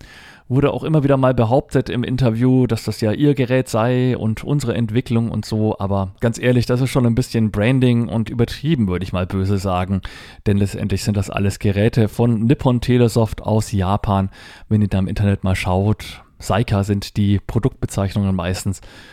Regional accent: Bavaria, Germany; Das ist im Landkreis Lichtenfels und nur ungefähr 20 Kilometer von meinem Heimatort entfernt, wo ich früher mal aufgewachsen bin.

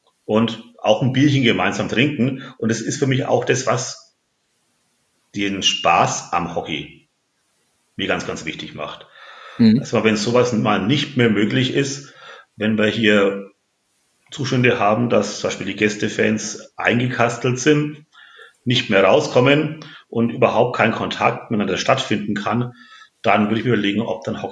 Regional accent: Nuremberg, Bavaria, Germany; als Nürnberger ist man da ja leidgeprüft

